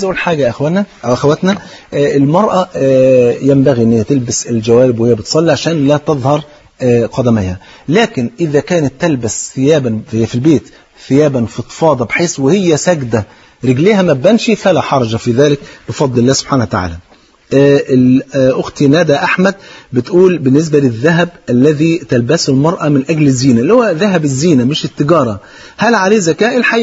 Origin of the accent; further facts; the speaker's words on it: Palestine; أنا فلسطيني